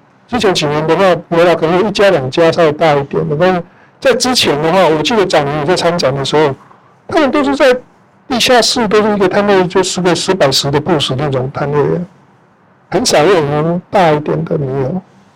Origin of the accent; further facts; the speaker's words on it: United States; 因为我们作为美国人好像没那么骄傲了哈。